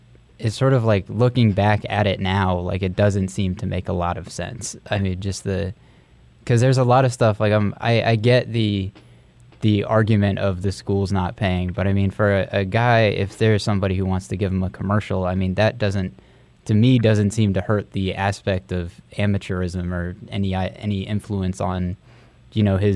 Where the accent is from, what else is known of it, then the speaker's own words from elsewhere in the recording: Chapel Hill, North Carolina, United States; I mean, I grew up in Chapel Hill